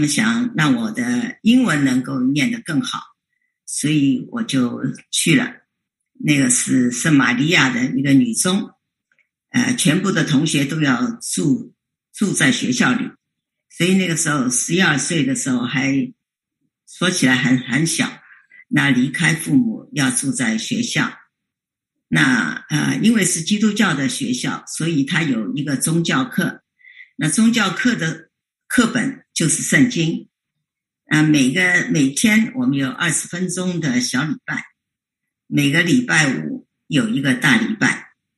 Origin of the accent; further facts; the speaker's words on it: Shanghai, China; also born or lived in Hong Kong; now in United States; 那我是上海人。我从1962年从上海到香港，完了1975年从香港到美国，一直到今天。